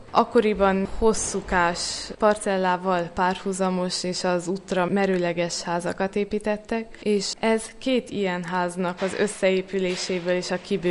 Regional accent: Miercurea Ciuc, Harghita, Romania; Igen, Csíkszeredából jöttem, ott a Nagy István Művészeti Líceumban érettségiztem, és Nagyszebenben a Jomminkó restaurálás szakán az alapképzést most fejeztem be.

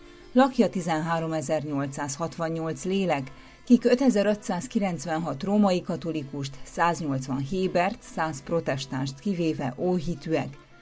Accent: Székely Land, Romania; now in Timișoara, Romania; amikor 8 évvel ezelőtt székelyföldiként Temesvárra költöztem.

